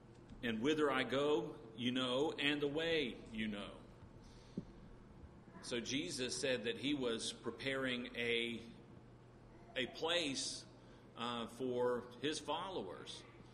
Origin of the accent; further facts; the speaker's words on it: Columbia, United States; It was the year I was born. So this has been my city, my hometown.